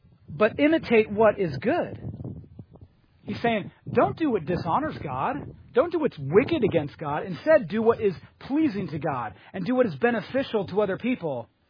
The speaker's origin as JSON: {"language": "English", "town": "Boston", "region": "Massachusetts", "country": "United States", "accent": "Boston", "said": "I felt like I started reading it in my northeastern Boston accent."}